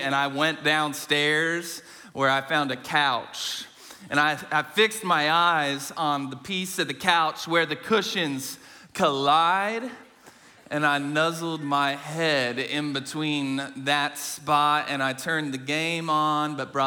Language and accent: English; Kansas City, Missouri, United States; And you can tell we're from Kansas City.